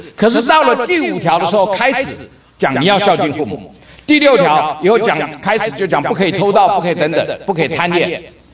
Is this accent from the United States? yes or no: yes; United States; 像我们美国人养狗的不多